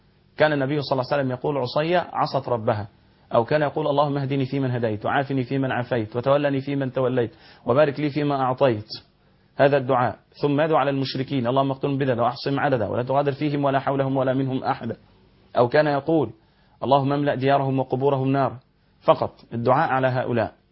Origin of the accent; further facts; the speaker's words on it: Egypt; حتى الناس عندنا في مصر يقنطون في صلاة الفجر فحسب